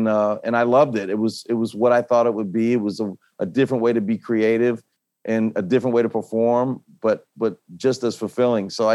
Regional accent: New Orleans, Louisiana, United States; And we were raised in New Orleans in a Catholic environment.

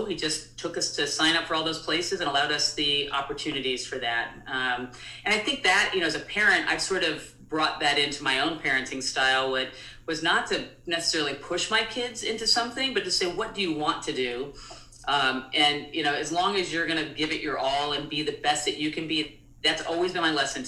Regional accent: California, United States; So, we grew up in Orange County, and then I came up to Northern California in 1985, aging myself there.

